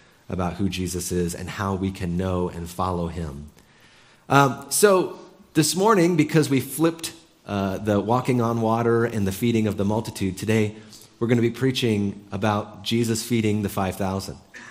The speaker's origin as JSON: {"language": "English", "country": "United States", "said": "And I realized I'm an American. I love efficiency."}